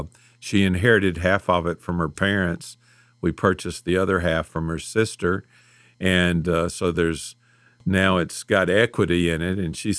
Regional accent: Memphis, Tennessee, United States; Of course, we're from Memphis.

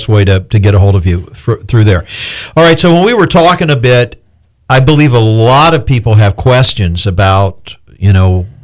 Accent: Florida, United States; Well, actually, I am a Floridian. You know, I'm a gator bite. I crawled out of the swamp.

